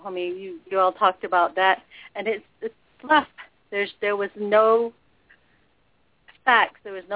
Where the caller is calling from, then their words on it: Tuba City, Arizona, United States; Tuba City, Arizona.